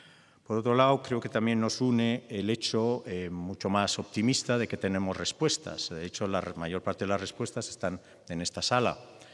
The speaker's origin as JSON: {"language": "Spanish", "town": "Bilbao", "region": "Basque Country", "country": "Spain", "said": "También necesito, creo, decir como bilbaíno"}